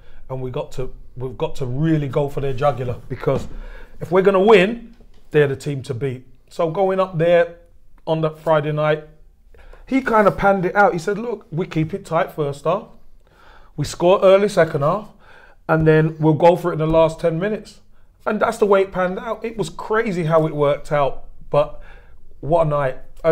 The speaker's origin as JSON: {"language": "English", "town": "Brixton", "region": "London", "country": "United Kingdom", "said": "I'm from Brixton, and my first game I went to, I was 7 years old."}